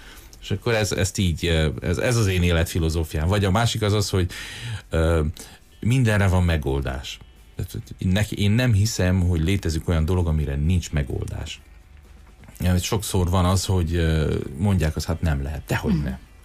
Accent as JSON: {"language": "Hungarian", "country": "Hungary", "said": "mert magyarok vagyunk, szeretünk siránkozni."}